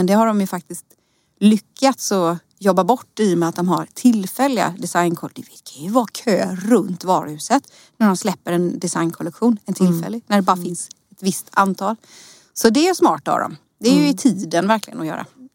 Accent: Småland, Sweden; accent: Småland dialect; Jag är så stolt i min småländska.

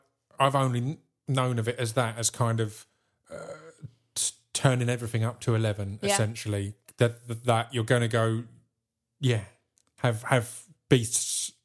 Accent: United Kingdom; Being all British

